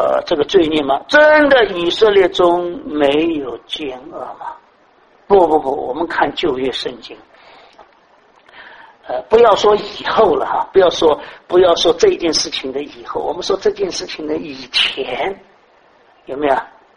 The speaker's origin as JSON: {"language": "Chinese", "region": "Shanghai", "country": "China", "said": "所以我们上海人说：“拉犁头的儿子自己的好。”"}